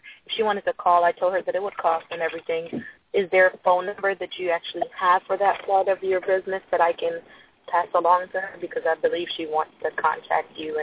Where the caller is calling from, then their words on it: Atlanta, Georgia, United States; also born or lived in Philadelphia; I currently live in Atlanta, but I used to live in Philadelphia.